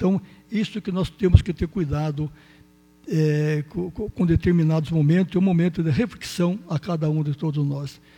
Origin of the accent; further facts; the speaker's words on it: Brazil; Para todos nós que somos brasileiros.